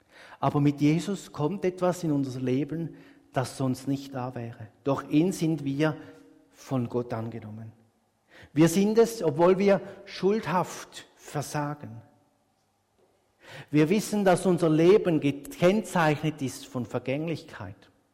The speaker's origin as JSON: {"language": "German", "country": "Switzerland", "said": "Aber so als Schweizer sind wir uns gewohnt, vieles nicht so vor den Leuten zu zeigen."}